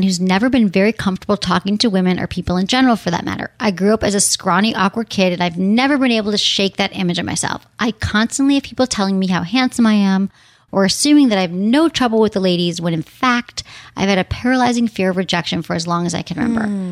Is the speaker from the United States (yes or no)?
yes; San Francisco, California, United States; you're in San Francisco. That's like my hometown. It feels like that's like where my heart is.